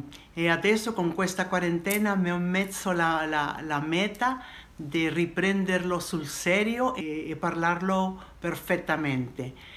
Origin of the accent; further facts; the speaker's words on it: Mexico; Italian is a second language; also born or lived in Paris; now in Miami, United States; sono messicana e abito a Miami a 23 anni. Mi piace moltissimo Miami perché è vicino al Messico e viaggio abbastanza spesso. L'italiano non l'ho mai studiato, ma ho avuto la fortuna di avere molti amici.